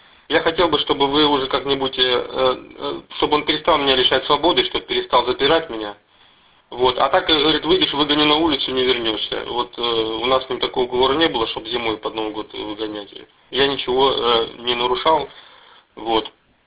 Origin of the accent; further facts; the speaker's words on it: Zheleznovodsk, Stavropol Krai, Russia; из Железноводска.